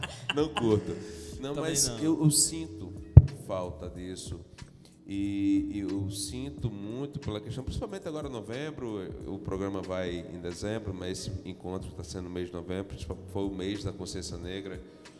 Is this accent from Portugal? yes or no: no; Brazil; nós sabemos muito bem que nós, como bons brasileiros, gostamos de importar